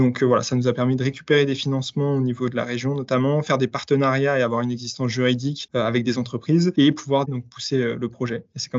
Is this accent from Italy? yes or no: no; Brittany, France; j'ai 23 ans aujourd'hui, je suis originaire de Bretagne